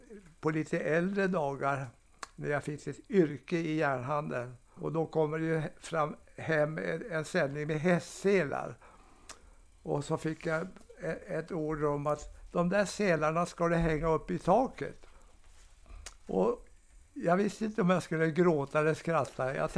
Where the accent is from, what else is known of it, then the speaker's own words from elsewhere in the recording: Heby, Uppsala County, Sweden; Ja, Heby heter trakten där, ja. Utanför Sala.